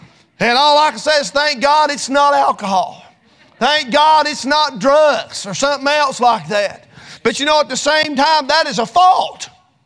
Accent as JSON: {"language": "English", "country": "United States", "said": "I'm more than free because I'm an American."}